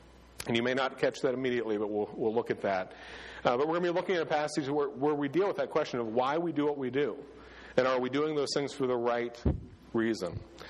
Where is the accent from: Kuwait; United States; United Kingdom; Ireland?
Ireland; I'm Irish, but I can't do the brogue.